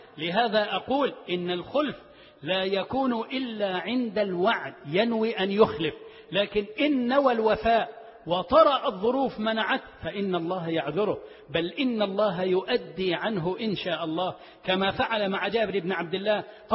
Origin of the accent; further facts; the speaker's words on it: Egypt; اجعل بلدنا مصر وسائر بلاد المسلمين أمنا أمانا سلما سلاما.